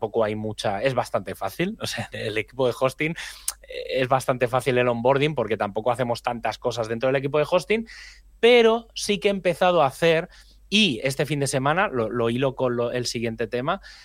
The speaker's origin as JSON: {"language": "Spanish", "region": "Catalonia", "country": "Spain", "said": "pero yo soy catalán, ¿vale? Entonces no tengo el acentillo pillado."}